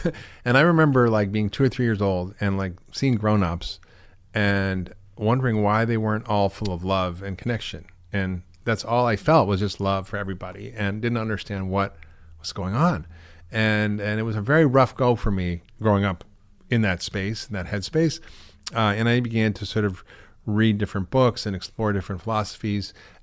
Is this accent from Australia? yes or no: no; Queens, New York, United States; I mean, I grew up in Queens in a very poor neighborhood.